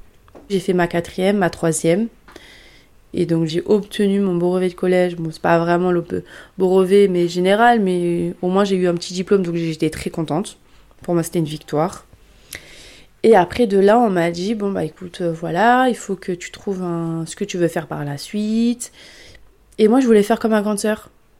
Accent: Grigny, Île-de-France, France; J'ai grandi donc à la Grande Borne, à la place aux Herbes.

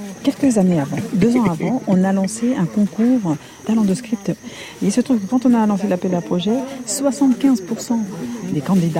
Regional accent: Guinea-Bissau; Moi-même, je suis de Guinée-Bissau.

